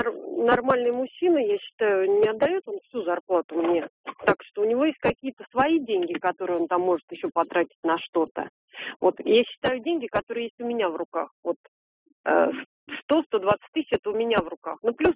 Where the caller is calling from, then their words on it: Moscow, Russia; Я звоню из Москвы.